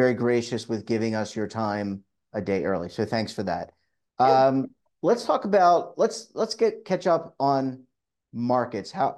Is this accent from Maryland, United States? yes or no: yes; Baltimore, Maryland, United States; My hometown of Baltimore, the Francis Scott Key Bridge collapsed after being struck by a transport ship.